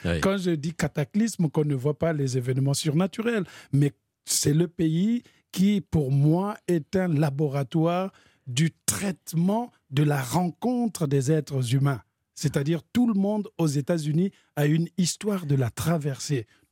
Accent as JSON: {"language": "French", "country": "Republic of the Congo", "said": "Moi, je viens du Congo-Brazzaville. 342 000 km², c'est tout petit, mais on a la chance de bénéficier de l'océan Atlantique et du fleuve."}